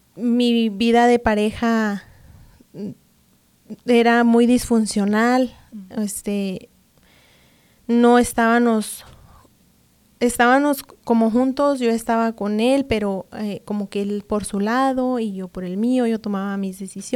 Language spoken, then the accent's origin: Spanish; Bazúchil, Chihuahua, Mexico; Yo soy de Chihuahua. Uh-huh. Soy de un pueblito que se llama Bazúchil, es municipio de Guerrero.